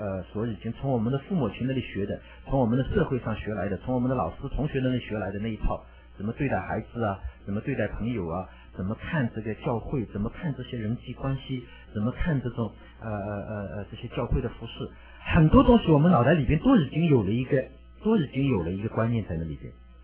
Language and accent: Chinese; China; 我跟他介绍我是从中国来的